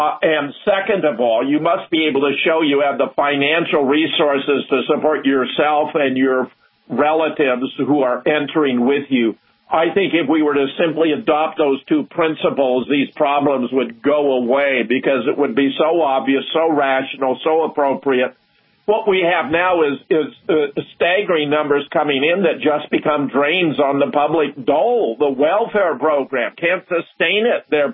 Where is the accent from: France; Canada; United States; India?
United States; Pasadena, California; I was born in Pasadena, graduated from South Pasadena High School.